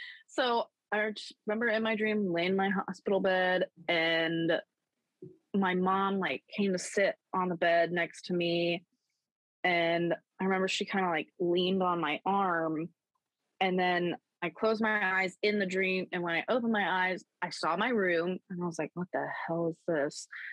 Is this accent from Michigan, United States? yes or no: no; Florida, United States; also born or lived in North Carolina; I'm from Florida, moved to North Carolina, and then at this point I moved back to Florida.